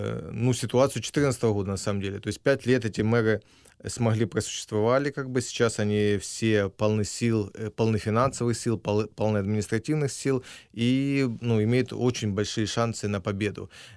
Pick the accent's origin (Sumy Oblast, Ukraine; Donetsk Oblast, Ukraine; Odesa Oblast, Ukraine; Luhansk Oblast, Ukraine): Donetsk Oblast, Ukraine; Horlivka; born there; я родился в Гугловке